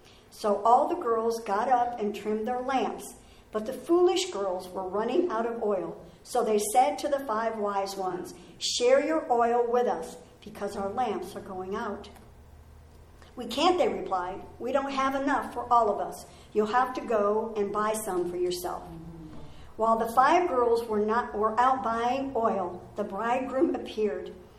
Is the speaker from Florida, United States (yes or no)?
yes; Orlando, Florida, United States; born there; I was born in Orlando